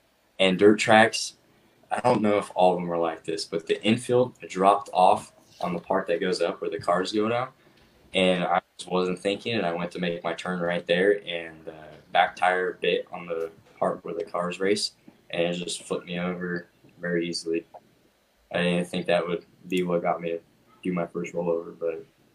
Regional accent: Turlock, California, United States; Well, my hometown show in Turlock is definitely my favorite one to perform at, just because I have a lot of family that goes to it, friends.

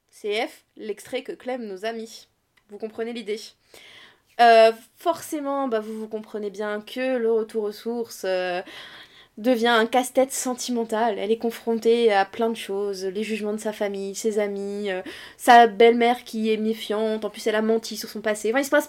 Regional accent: Fontainebleau, Île-de-France, France; je viens de Fontainebleau, c'est une ville. Il y a même un château, ouais. C'est une très grande ville.

